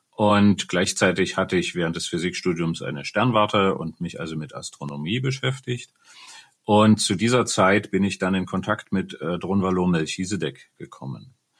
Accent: Dresden, Saxony, Germany; Also, ich komme aus Dresden, bin hier aufgewachsen

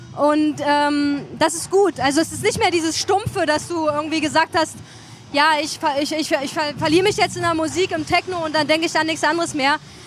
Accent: Chemnitz, Saxony, Germany; Und natürlich willst du nicht als Chemnitzer dann sagen

